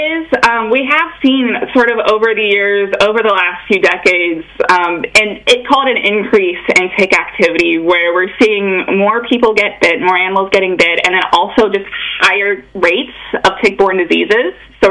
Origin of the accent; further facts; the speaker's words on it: St. Louis, Missouri, United States; moved away; I'm actually not from Pennsylvania originally. I grew up in St. Louis, Missouri, and I moved out here a few years ago, and I absolutely love the area.